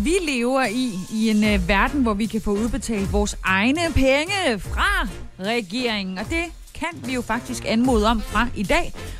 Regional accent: Haderslev, Region of Southern Denmark, Denmark; Og en af dem er fra Haderslev, min gamle hjemby.

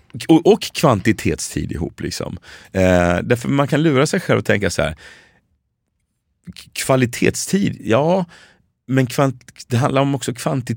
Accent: Skåne, Sweden; accent: Scanian; Men där, vårt samarbete är också mycket lättare på skånska att prata.

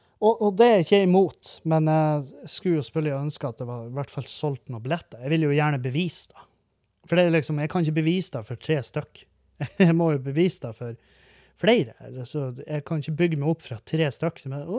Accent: Halsa, Nordland, Norway; Jeg er fra Halsa i Meløy.

